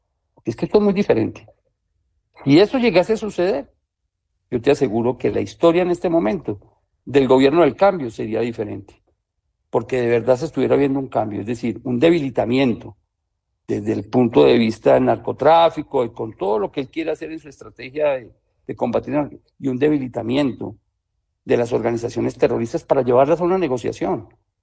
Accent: Colombia; nosotros nos paramos como pueblo colombiano a decir, hombre, este es el cambio.

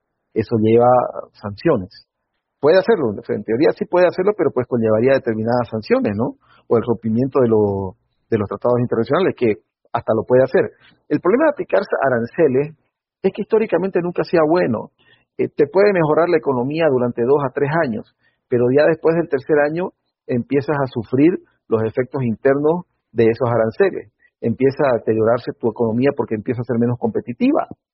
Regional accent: Bolivia; Lo digo siendo boliviano

